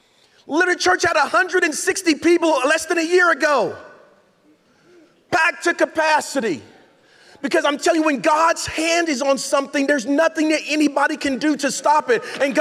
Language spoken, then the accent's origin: English; Oklahoma, United States; I'm from Oklahoma, and we say you're good people.